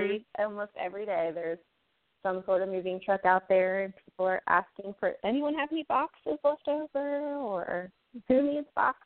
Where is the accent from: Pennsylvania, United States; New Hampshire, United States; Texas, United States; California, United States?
Texas, United States; also born or lived in Virginia; now in New York, United States; Yeah, you know, we came from Texas, then to Virginia, now to New York. We just keep going north.